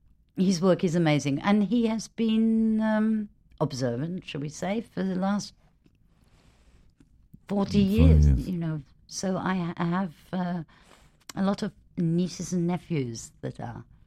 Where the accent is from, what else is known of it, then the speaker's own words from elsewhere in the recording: United Kingdom; now in Los Angeles, United States; I don't filter a lot when I speak, even though I'm British.